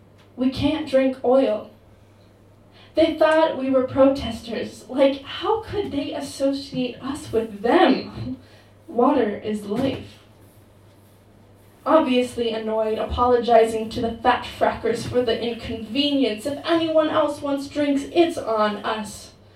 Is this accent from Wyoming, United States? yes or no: yes; Wyoming, United States; I'm from Wyoming, so hello. Right. Another American here.